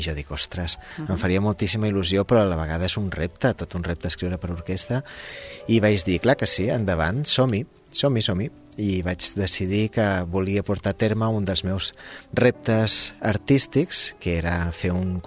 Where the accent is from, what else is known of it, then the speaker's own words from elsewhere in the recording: Menorca, Balearic Islands, Spain; som menorquins, vam estudiar junts des de primer d'ESO